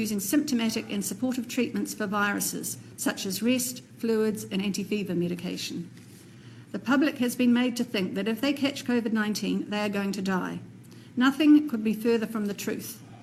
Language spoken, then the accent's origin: English; New Zealand; So As for me, I'm a Kiwi doctor. I graduated from Otago University in 1993.